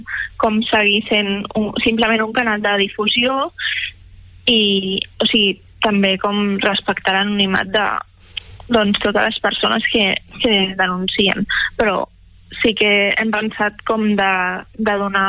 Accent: Catalonia, Spain; som tots del Baix Empordà, i la majoria doncs tenim entre 18 i 25 anys i som estudiants.

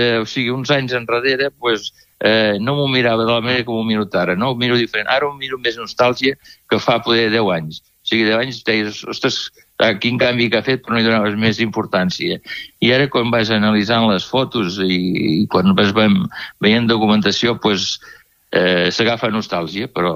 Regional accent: La Tallada d'Empordà, Catalonia, Spain; now in Calonge, Spain; jo vaig arribar en aquesta època a Calonja l'any 57, jo soc fill de la Tallada.

